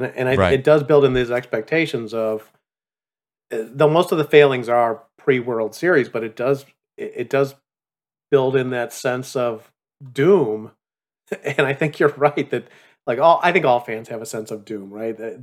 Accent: Chicago, Illinois, United States; So this is not like where I grew up in Chicago and the Chicago Fire could not be more of an afterthought

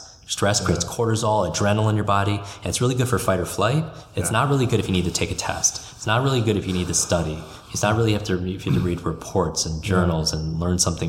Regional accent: Westchester, New York, United States; And I grew up in Westchester, New York.

